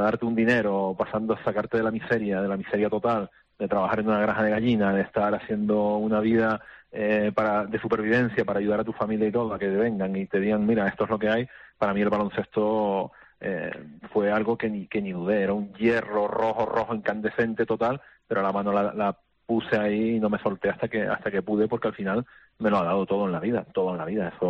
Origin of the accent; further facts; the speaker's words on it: Canary Islands, Spain; soy Gran Canario